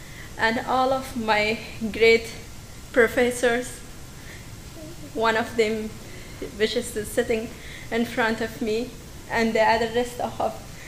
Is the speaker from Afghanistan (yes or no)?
yes; Afghanistan; English is a second language; now in United States; I am from Afghanistan. I came to America since 2016. When I came to from Afghanistan, direct, I came to Engine and Nineveh as a student.